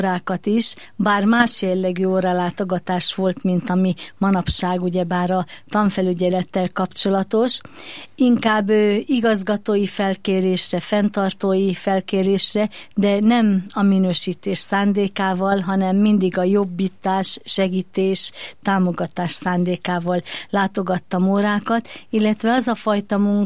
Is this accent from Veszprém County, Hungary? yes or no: yes; Nemeshany, Veszprém County, Hungary; Egy nagyon-nagyon szerető, meleg családi légkörben nőttem fel. Egy bakonyi kis faluban, Nemeshanyban töltöttem a gyermekkoromat.